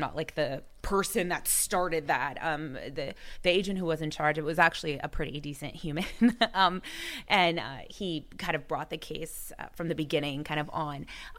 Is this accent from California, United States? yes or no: yes; California, United States; I was actually living at home. I'm from Orange County.